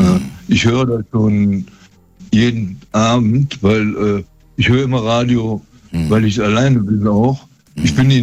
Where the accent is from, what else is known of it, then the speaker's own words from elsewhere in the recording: Düsseldorf, North Rhine-Westphalia, Germany; born there; ich bin 1953 geboren in Düsseldorf, mhm, im Krankenhaus